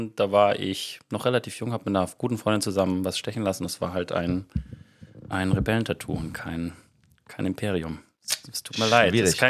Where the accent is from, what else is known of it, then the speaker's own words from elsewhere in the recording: Southern Germany, Germany; Meine Eltern sind beide im Rheinland aufgewachsen, aber sie haben mir das nicht mitgegeben. Das heißt, ich bin so ein bisschen südlicher aufgewachsen.